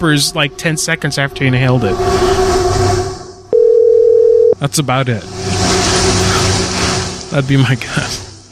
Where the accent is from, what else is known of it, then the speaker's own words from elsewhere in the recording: Miami, Florida, United States; now in Orlando, United States; No, I don't. I'm from Miami. I'm from Coconut Grove.